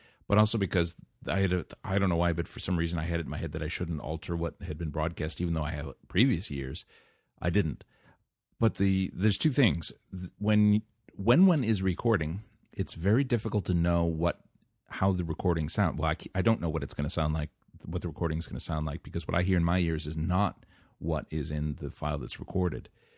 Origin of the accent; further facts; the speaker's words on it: United States; now in New Zealand; something that annoys me as an American living overseas is when people here in New Zealand criticize the U.S.